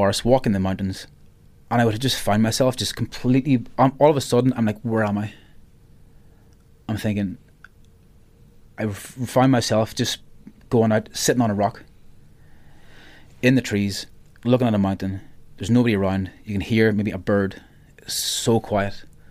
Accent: Ireland; accent: Irish; growing up in Ireland, and I kind of joke the only thing I have that's Irish is the accent and the humour

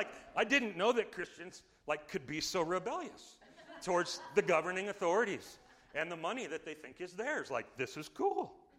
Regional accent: United States; I'm an American, I can say it, denarius, I guess.

